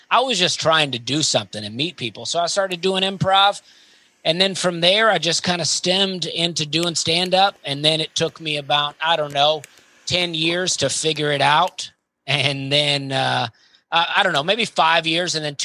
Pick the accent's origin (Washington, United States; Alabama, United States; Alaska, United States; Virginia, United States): Alabama, United States; moved away as an adult; now in Charleston, United States; I grew up in Alabama and moved to Charleston, South Carolina